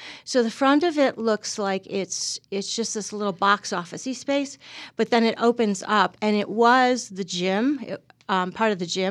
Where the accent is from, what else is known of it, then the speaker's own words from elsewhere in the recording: New York, United States; moved away as an adult; also born or lived in Illinois; now in San Francisco, United States; I grew up in New York State, and then I kind of slowly crossed the country because I did my undergraduate work in New York, and then I went to Illinois for graduate school